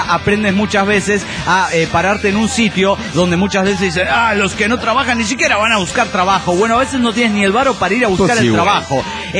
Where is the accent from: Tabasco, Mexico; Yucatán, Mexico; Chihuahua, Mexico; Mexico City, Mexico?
Tabasco, Mexico; soy de Tabasco, México, cabrones. Sí, el perro negro de Tabasco.